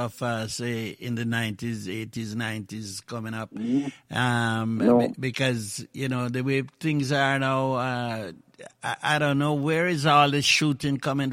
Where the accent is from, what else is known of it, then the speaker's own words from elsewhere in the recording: Jamaica; I'm from Jamaica.